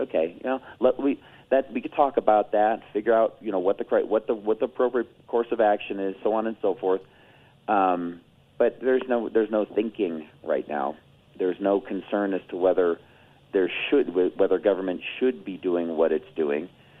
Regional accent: Chicago, Illinois, United States; I was born and raised in Chicago. All right, Chicago area, I should say.

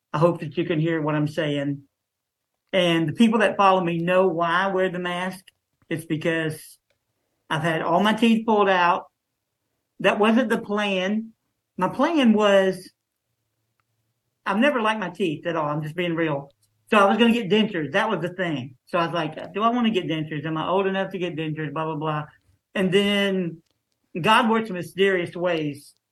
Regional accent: Alabama, United States; also born or lived in Florida; I was born in Florida. I love the beach. And then me and my family, we moved to Alabama.

